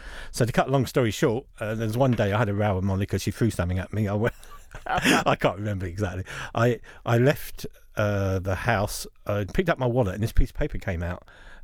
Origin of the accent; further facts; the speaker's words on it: London, United Kingdom; I was brought up in London. In terms of being secular, it's very much the traditional side. So my family would have been very... traditionally Jewish in terms of cultural things.